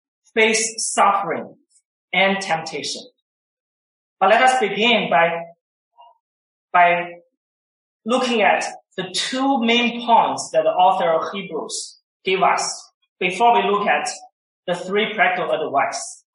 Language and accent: English; China; I'm from China. This is my fourth year here at Reformed Theological Seminary.